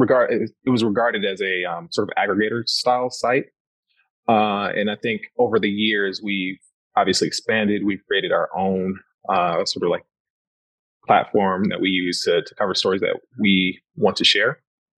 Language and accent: English; Detroit, Michigan, United States; Yeah, well, growing up in Detroit, it's two specific things.